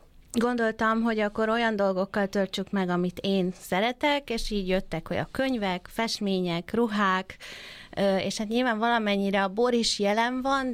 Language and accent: Hungarian; Székesfehérvár, Fejér, Hungary; born there; now in Badacsony, Hungary; én Székesfehérváron születtem, ami azért közel van a Balatonhoz. Jártunk is le, tényleg egész gyerekkoromat lent töltöttem a Balatonpartján, viszont Akaratján, ami azért jóval messzebb van.